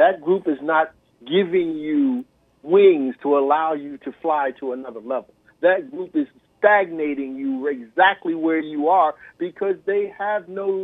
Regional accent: Camden, New Jersey, United States; I've come from the inner city. I grew up in Camden, New Jersey, and for those of your listeners who know where Camden is, Camden's right next to Philadelphia, and it was a nice place to grow up

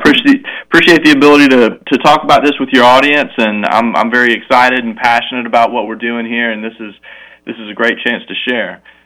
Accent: Augusta, Georgia, United States; I grew up in Augusta, and I went to Augusta College and graduated from Augusta State University.

